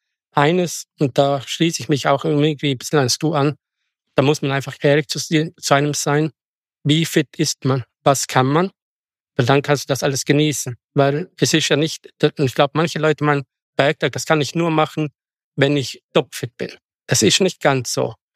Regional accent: South Tyrol, Italy; Vielleicht kann ich dann noch was sagen zum Reviersystem bei uns in Südtirol.

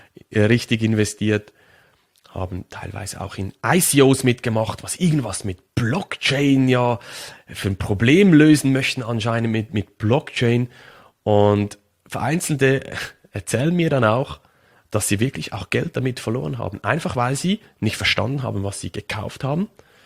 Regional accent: Switzerland; ich als Schweizer

